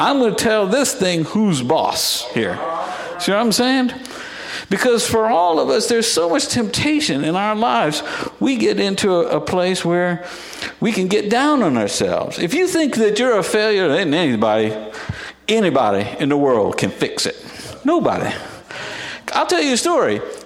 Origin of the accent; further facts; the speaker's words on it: Texas, United States; I grew up in Texas, down south, and my dad worked on something called a dude ranch.